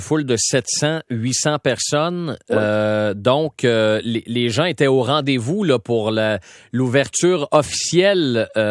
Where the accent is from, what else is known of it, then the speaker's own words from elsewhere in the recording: Salaberry-de-Valleyfield, Quebec, Canada; je demeure sur la couronne nord, donc j'étais derrière les Diamonds. Je suis originaire de Valleyfield.